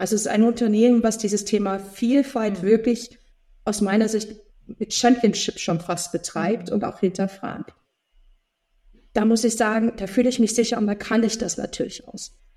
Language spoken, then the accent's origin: German; East Germany, Germany; Ich komme aus dem Osten Deutschlands. Ich habe dann im Osten auch noch studiert in Chemnitz.